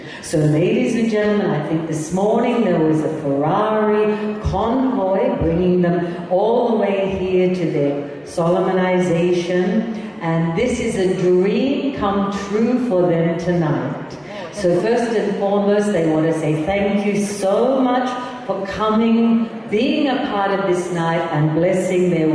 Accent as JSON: {"language": "English", "country": "Australia", "said": "I come all the way from Australia."}